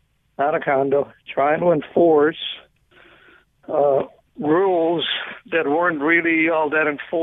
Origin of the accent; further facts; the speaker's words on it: Finland; I was going to say I'm the guy from Finland that contacted you, but I won't do that.